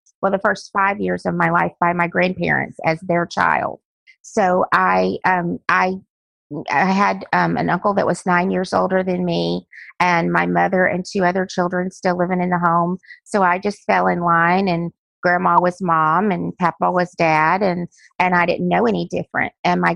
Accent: Louisiana, United States; now in North Carolina, United States; I was originally from Louisiana. I married a military man, so I've been a little bit of everywhere all over the U.S., and we live in North Carolina now.

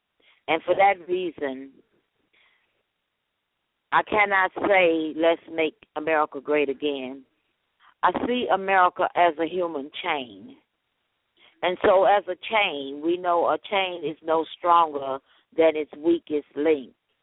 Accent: United States; But I know from my perspective, I'm an American.

